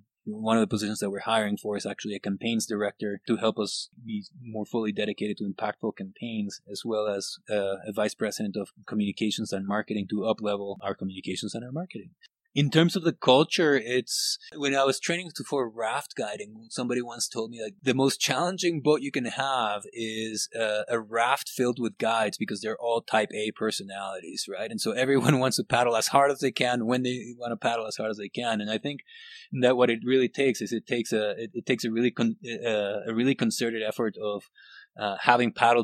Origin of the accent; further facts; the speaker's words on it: Guatemala; I grew up in Guatemala.